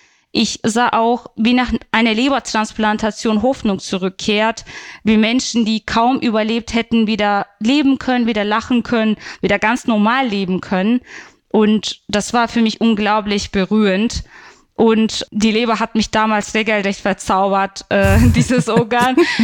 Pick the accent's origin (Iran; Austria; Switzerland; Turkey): Turkey; moved away as an adult; now in Germany; Bin seit 2017 hier in Deutschland. Ich bin in der Türkei geboren und aufgewachsen in einer kurdischen, alevitischen Familie, also eine Minderheit innerhalb einer Minderheit.